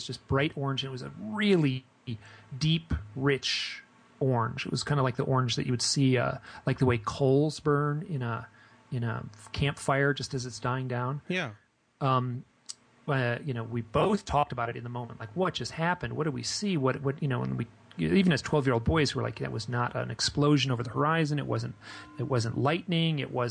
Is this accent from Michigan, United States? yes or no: yes; Michigan, United States; You know, it was a very calm, lovely, I grew up in Michigan, very lovely autumn evening.